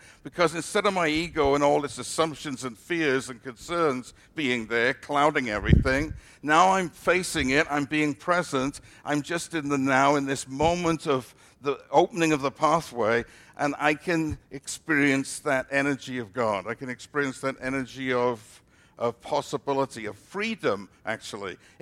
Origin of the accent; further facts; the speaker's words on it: Wales, United Kingdom; When I was a kid, I grew up in Wales, and therefore I was very nostalgic.